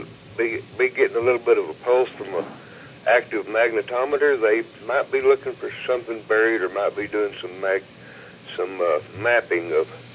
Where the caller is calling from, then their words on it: the Ozarks, United States; I'm calling from the Ozarks.